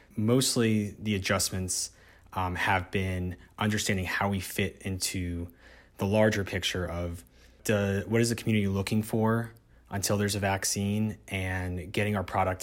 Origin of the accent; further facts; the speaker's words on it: Florida, United States; And so like you do in a hurricane, I'm from South Florida, the goal is to survive and see the other side of it.